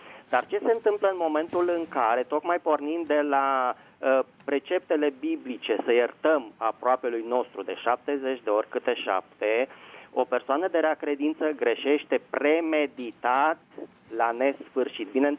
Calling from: Bucharest, Romania; din București.

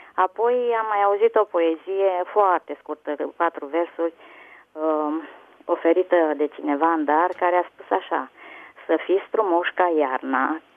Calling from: Ploiești, Prahova, Romania; din Ploiești.

